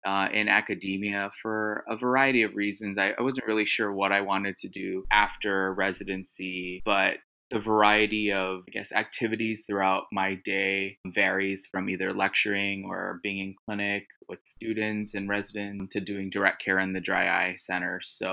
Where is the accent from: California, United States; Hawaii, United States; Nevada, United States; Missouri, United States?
Hawaii, United States; So I grew up in Hawaii and I went to undergrad in Oregon.